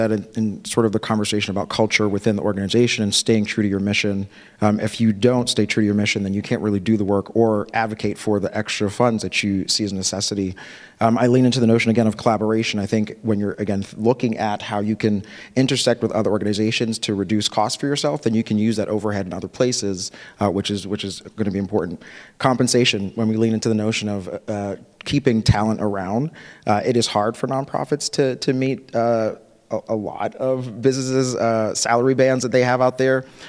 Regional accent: Jamaica; I'm also Jamaican, so the joke is always you have three jobs, right?

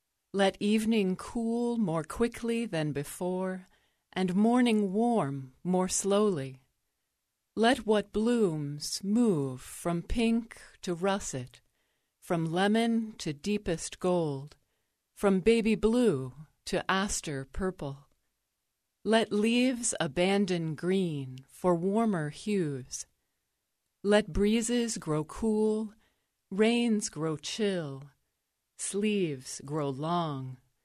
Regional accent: Conover, Ohio, United States; from Conover, Ohio

